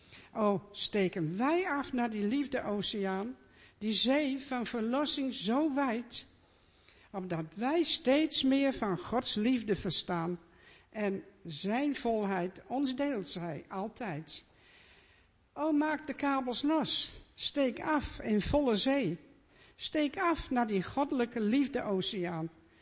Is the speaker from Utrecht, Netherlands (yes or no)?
no; Emmeloord, Flevoland, Netherlands; also born or lived in Ter Apel; Ik ben geboren in Ter Apel, Vlachtwedde. En we zijn na de oorlog zijn wij met mijn ouders naar Emmeloord gegaan. Er was helemaal niks in Emmeloord. We stonden op een woonwagenkamp en we moesten wachten op de eerste huizen. En dat was de Rietstraat. Daar heb ik gewoond.